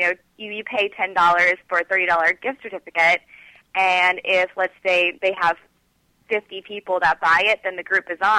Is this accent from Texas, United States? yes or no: no; Florida, United States; I'm just awful with strength training or, like, even sitting on a treadmill because I'm from Florida. I have to be outside all the time in the sunshine